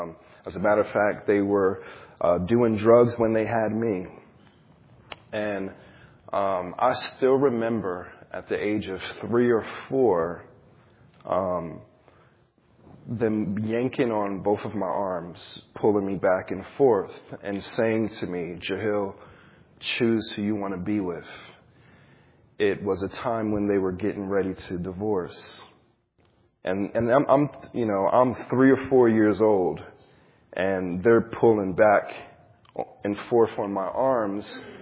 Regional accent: New Jersey, United States; But I was born and raised in New Jersey in a suburb called Woolenboro. It's about 15 minutes away from Camden, New Jersey.

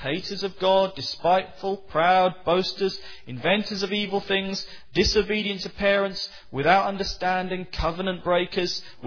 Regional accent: England, United Kingdom; As an Englishman I can say this, but you even see this here in your own land, don't you?

